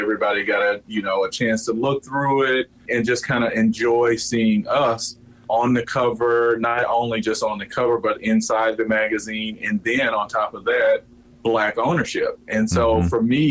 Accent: Mississippi, United States; I'm from the South, I'm from Mississippi. So, you know, we didn't have all of the cable and the, you know, internet and stuff that got to the South a lot later than most people.

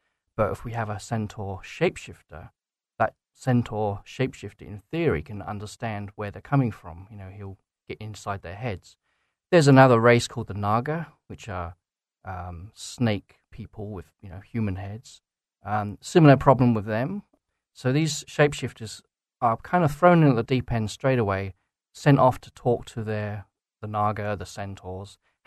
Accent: England, United Kingdom; moved away; Yeah, I'm from England originally. I've been here 13 years.

